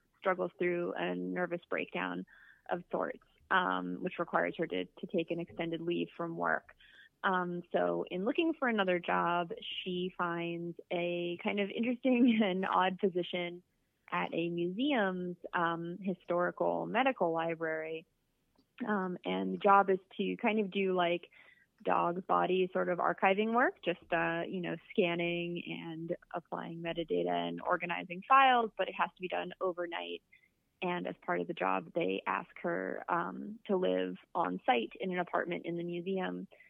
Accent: Philadelphia, Pennsylvania, United States; so I grew up in Philadelphia, and there are a lot of really, really old buildings in the city of Philadelphia, obviously.

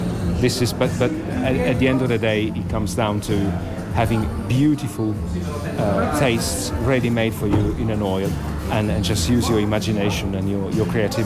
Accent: Genoa, Liguria, Italy; English is a second language; I am from Genoa, which is the land of pesto

